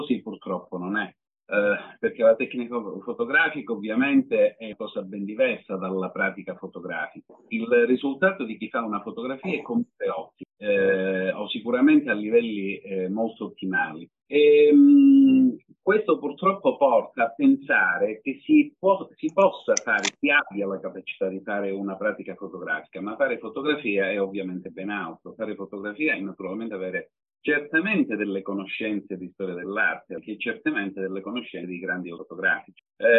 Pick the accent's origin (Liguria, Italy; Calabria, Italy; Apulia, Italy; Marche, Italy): Calabria, Italy; Catanzaro; io parlo per me perché sono di Catanzaro, che è una piccola realtà